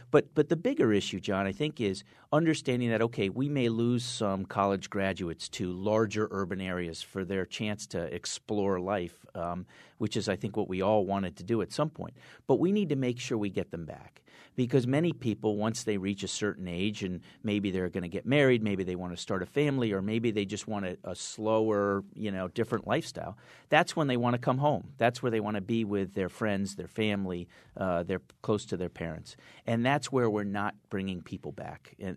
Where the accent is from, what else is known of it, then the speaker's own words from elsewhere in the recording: Fairfield, Connecticut, United States; I'm 50 years old. I've spent all 50 years living in Connecticut. I was born in Fairfield, Connecticut. I still live in Fairfield, Connecticut.